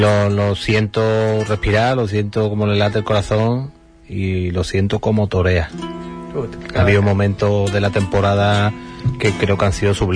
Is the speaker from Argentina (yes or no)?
no; Spain; somos todos de España.